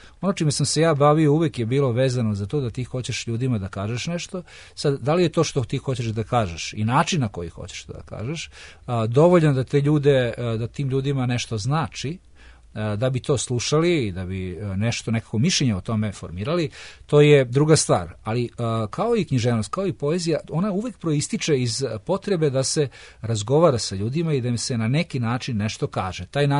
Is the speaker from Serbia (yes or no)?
yes; Šabac, Mačva District, Serbia; ja sam recimo kao klinac svirao u Šapcu u bendu koji se zvao … svirali smo kao predgrupa